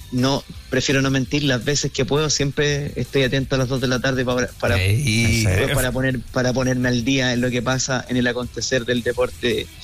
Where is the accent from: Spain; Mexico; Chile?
Chile; Molina, Maule; voy a terminar corriendo aquí en mi ciudad natal, desde el Radal hasta la Plaza de Molina.